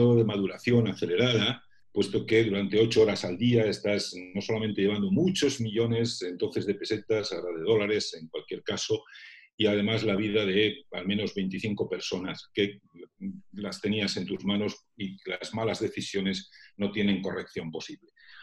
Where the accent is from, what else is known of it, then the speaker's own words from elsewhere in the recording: Burgos, Castile and León, Spain; yo soy burgalés, nací en Burgos hace una mañana muy fría del mes de enero, del día 24 precisamente, y yo soy hijo de funcionario, de un funcionario fundador, cofundador, con otros cuatro, de la Organización Nacional de Ciegos